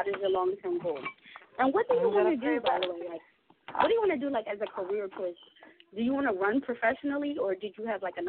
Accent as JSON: {"language": "English", "region": "New York", "country": "United States", "said": "I'm going to make it out of New York, because I'm from New York, too."}